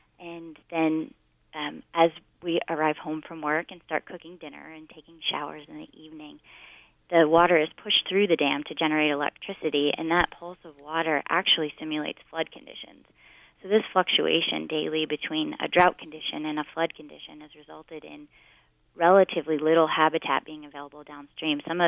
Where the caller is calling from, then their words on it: Arizona, United States; I'm calling from Arizona, and so I'm calling from a hotel room.